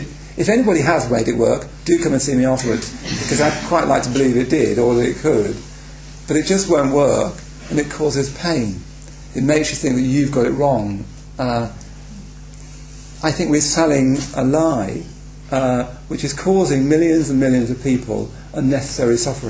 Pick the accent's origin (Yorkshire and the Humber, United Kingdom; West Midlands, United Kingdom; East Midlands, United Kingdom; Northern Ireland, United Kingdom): West Midlands, United Kingdom; I come from Warwickshire, and I have a very large family